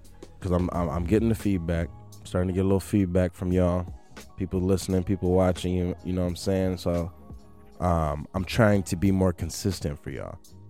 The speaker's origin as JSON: {"language": "English", "town": "Mount Clemens", "region": "Michigan", "country": "United States", "tie": "born or raised there", "said": "but it's in my hometown, Mount Clemens. So of course I had to be there, man."}